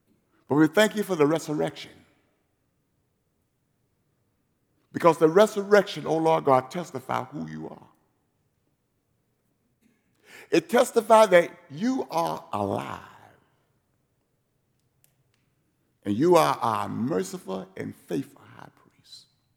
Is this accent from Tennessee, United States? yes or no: no; Selma, Alabama, United States; Listen to me. I'm from Selma, Alabama.